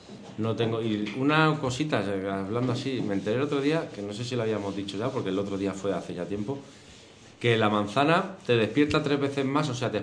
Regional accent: Spain; Yo sí soy español, pero bueno, yo tengo sangre también corriendo de tal.

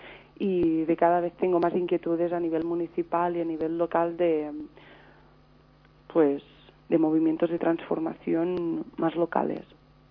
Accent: Balearic Islands, Spain; born there; now in Lleida, Spain; Yo vivo en Lleida, que está muy lejos de donde yo nací, que es Menorca, que tengo un enlace sentimental y personal muy grande

